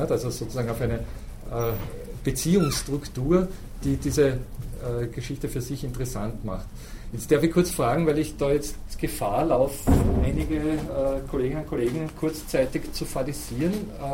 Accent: Austria; da sind wir Österreicher besonders privilegiert

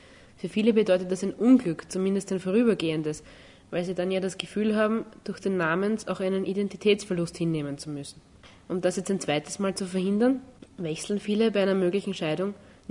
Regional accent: Gloggnitz, Lower Austria, Austria; Also ich komme ja vom Land aus Glocknitz und ich würde schon sagen, immer noch, dass Glocknitz auch meine Heimat ist, da ich auch jedes Wochenende heimfahre.

